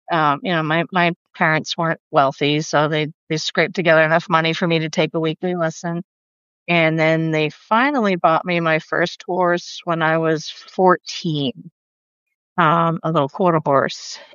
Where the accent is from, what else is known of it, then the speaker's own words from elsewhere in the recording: Danvers, Massachusetts, United States; In Danvers, Massachusetts, which is just outside of, northeast of Boston.